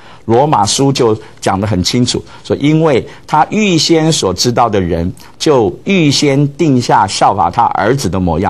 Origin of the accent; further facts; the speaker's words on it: China; 我们中国人过年过节就会聚集在一起